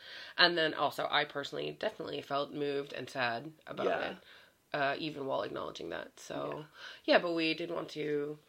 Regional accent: United States; And as an American, it has been very interesting to see this.

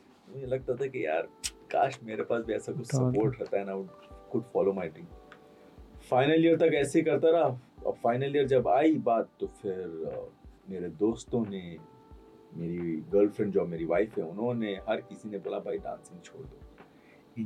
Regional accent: Saudi Arabia; हम सऊदी में पले बड़े हैं

